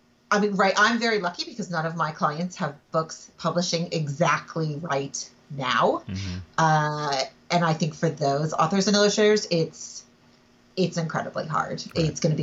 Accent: Ann Arbor, Michigan, United States; So I was not born in Michigan, but I grew up in Ann Arbor, Michigan.

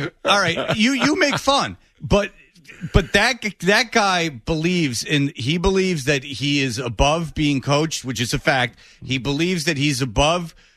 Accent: Detroit, Michigan, United States; All right. See, I grew up in Detroit.

